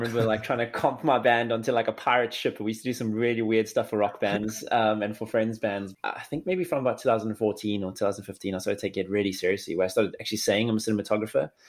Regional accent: Johannesburg, Gauteng, South Africa; born there; I was born in Johannesburg

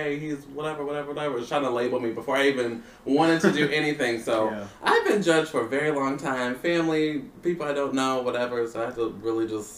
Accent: Grandview, Missouri, United States; I grew up in Grandview, Missouri, so chocolate drops everywhere, obviously.

